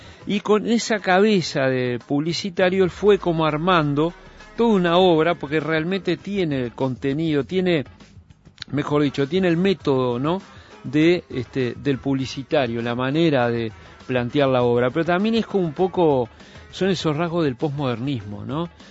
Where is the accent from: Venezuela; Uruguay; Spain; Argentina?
Uruguay; nosotros como uruguayos